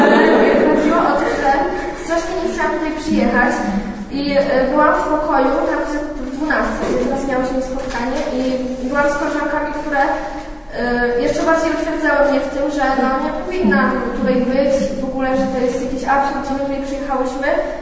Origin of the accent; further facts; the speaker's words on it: Mielec, Subcarpathian Voivodeship, Poland; born there; tam, gdzie się urodziłam, w Mielcu.